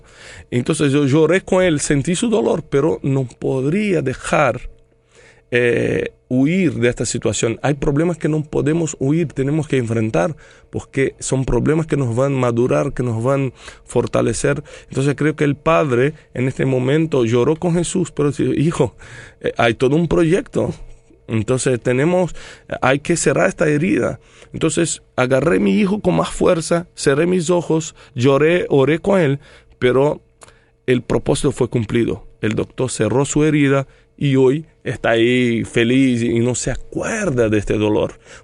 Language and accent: Spanish; Brazil; Spanish is a second language; porque como soy brasileño, la mayoría de mis redes están en portugués.